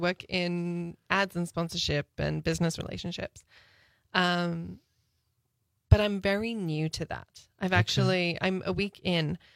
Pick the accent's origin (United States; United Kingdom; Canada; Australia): Australia; Sydney, New South Wales; So I'm from Sydney, and it's one of the most expensive places to live in the world.